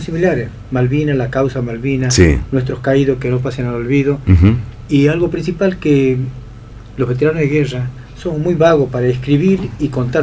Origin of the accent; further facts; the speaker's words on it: Salta, Argentina; yo soy salteño.